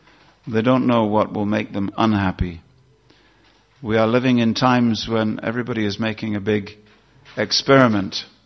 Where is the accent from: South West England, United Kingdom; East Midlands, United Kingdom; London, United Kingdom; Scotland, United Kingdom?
London, United Kingdom; This is my wife, Guru Charana Padma. We are from London, the city of passion, the city of false ego